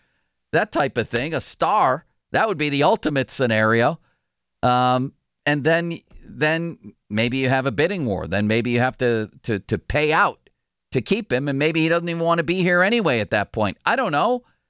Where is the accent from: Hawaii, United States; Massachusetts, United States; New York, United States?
New York, United States; Northport; born there; I was born there. I was born in Northport, Long Island, and my grandparents lived in Riverhead and the other set in Commack.